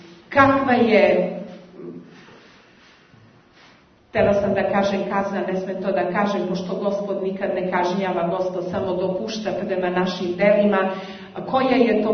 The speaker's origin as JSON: {"language": "Serbian", "country": "Serbia", "said": "Također kod nas u Srbiji govori o jednom slučaju ovde"}